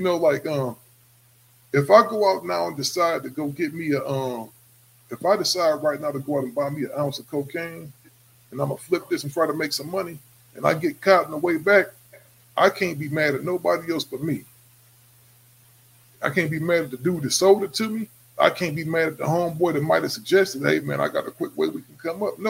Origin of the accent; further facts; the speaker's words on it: Ohio, United States; When I first came out here from Ohio, you know, I came out here from Ohio.